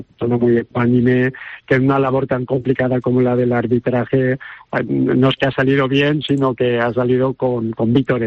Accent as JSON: {"language": "Spanish", "region": "Valencian Community", "country": "Spain", "said": "Como valenciana"}